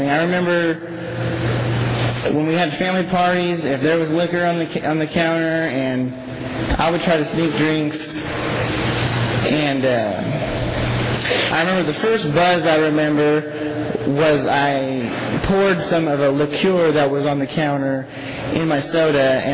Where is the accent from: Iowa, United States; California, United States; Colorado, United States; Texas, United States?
California, United States; Visalia; I grew up here in Visalia, and I didn't have any like childhood traumatic experiences